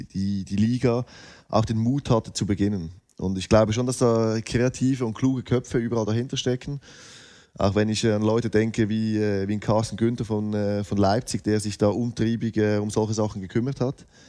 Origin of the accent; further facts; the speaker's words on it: Lucerne, Switzerland; Also ein Lieblingsverein, da muss ich fast meine Heimatstadt sagen